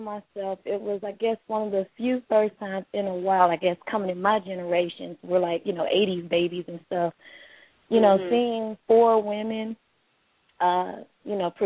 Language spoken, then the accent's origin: English; St. Louis, Missouri, United States; now in Atlanta, United States; I'm originally from St. Louis, but I live in Atlanta now.